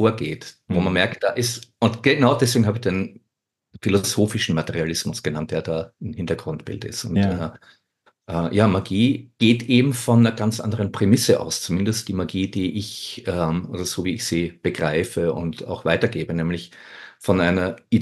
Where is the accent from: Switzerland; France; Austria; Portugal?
Austria; Styria; in der Steiermark, also da wo ich herkomme, in der Obersteiermark